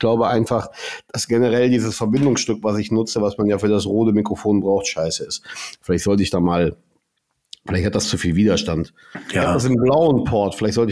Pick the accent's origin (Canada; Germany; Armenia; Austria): Germany; Rhineland; Ja, ich bin Rheinländer.